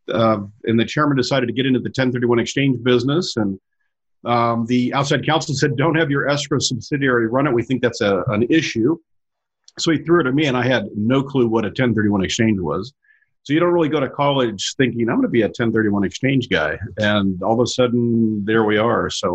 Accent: Los Angeles, California, United States; I grew up in Los Angeles, which was great back then. Today, I try to avoid it at all costs.

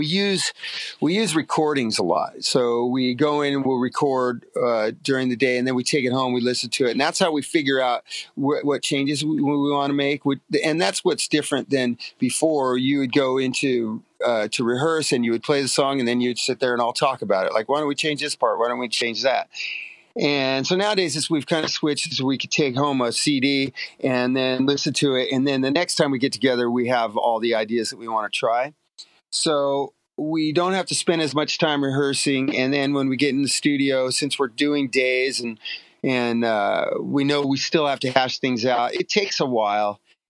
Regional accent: Long Beach, California, United States; and I grew up in Long Beach, and I know I'm not tough

